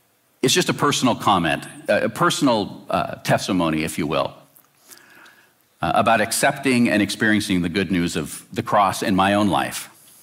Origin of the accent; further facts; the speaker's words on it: Woodburn, Oregon, United States; I preached it at the church I grew up in Woodburn, Oregon, in 1980.